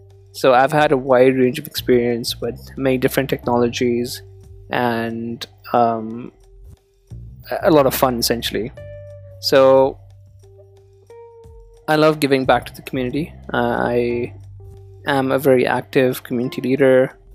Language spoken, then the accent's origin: English; Karachi, Sindh, Pakistan; yes, you guessed it right, I am a developer from Karachi.